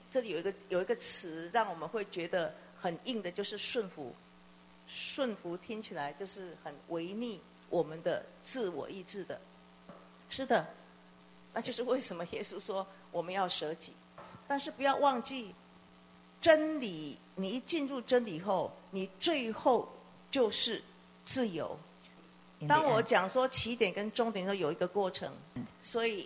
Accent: China; 当我们身为一个中国人，特别是中国人哈，我们有自己的啊这样的一个传统性的那个在里面的时候啊

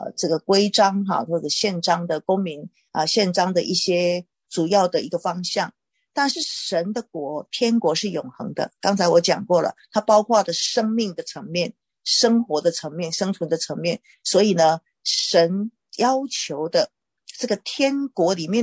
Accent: Taiwan; 好像在我从台湾来的哈，台湾的话就要当兵

